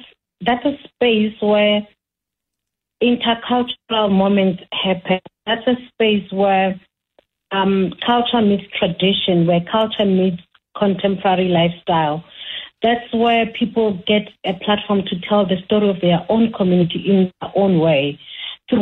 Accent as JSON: {"language": "English", "town": "Alexandra", "region": "Gauteng", "country": "South Africa", "tie": "born or raised there", "said": "I grew up in Alex"}